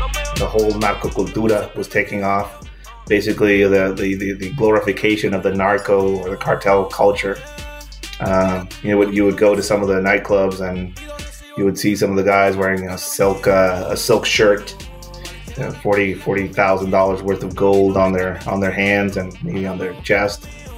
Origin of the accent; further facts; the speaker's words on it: Tijuana, Baja California, Mexico; English is a second language; That's where I got my English growing up in Tijuana.